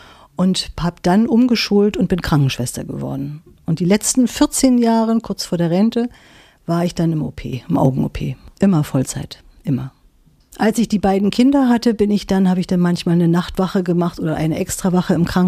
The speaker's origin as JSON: {"language": "German", "region": "Berlin", "country": "Germany", "said": "Ich bin ja Berlinerin, habe da noch Freunde, also das ging alles."}